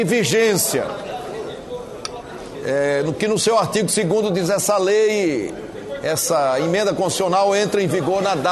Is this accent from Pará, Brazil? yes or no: yes; Pará, Brazil; vou falar no dialeto da minha terra, do Pará